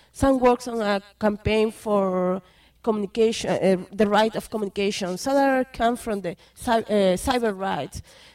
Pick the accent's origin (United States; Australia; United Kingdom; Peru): Peru; I am from Peru.